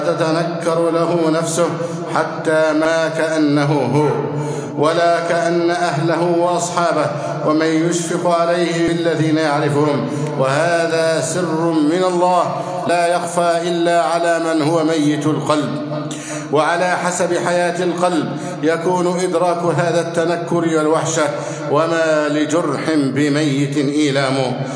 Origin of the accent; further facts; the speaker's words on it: Egypt; اللهم احفظ بلدنا مصر أمناً أماناً، سخاءً رخاءً